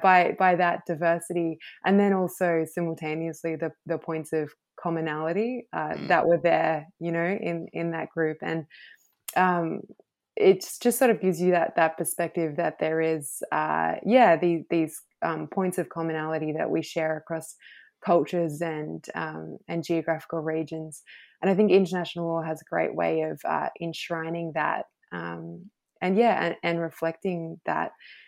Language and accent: English; Thredbo, New South Wales, Australia; I grew up in the Snowy Mountains, a little village called Threadbow, population of about 200 people in the summertime